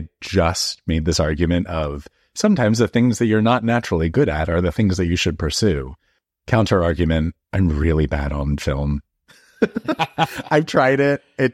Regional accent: Collegeville, Pennsylvania, United States; So I grew up in Collegeville, Pennsylvania, which is a pretty small town. It's a suburb of Philadelphia.

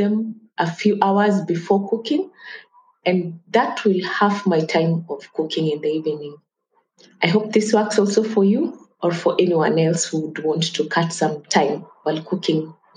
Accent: Kenya; English is a second language; I'm from Kenya. I am a mom of 3, and I work away from home.

